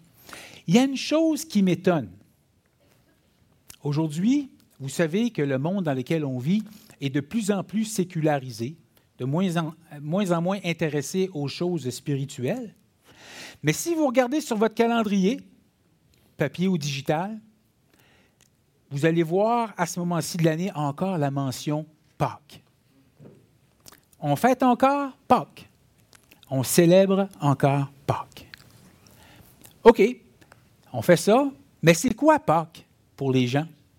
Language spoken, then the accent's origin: French; Sept-Îles, Quebec, Canada; moved away as an adult; also born or lived in Port-Cartier; now in Trois-Rivières, Canada; On est de la Côte-Nord, on est de Sept-Îles originairement, mais on a vécu les dernières 23 ans à Port-Cartier. Puis, on a déménagé au centre-ville de Trois-Rivières en juillet 2022